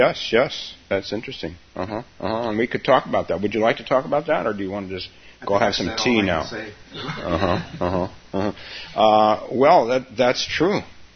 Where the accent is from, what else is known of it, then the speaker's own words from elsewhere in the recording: San Francisco, California, United States; Well, see, I'm from San Francisco, so.